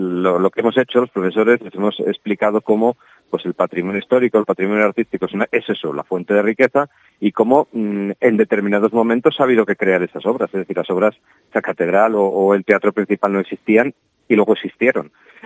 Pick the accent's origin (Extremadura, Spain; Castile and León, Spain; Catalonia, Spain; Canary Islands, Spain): Castile and León, Spain; Zamora; a lugares que muy poca gente conoce dentro de Zamora, y eso que somos de Zamora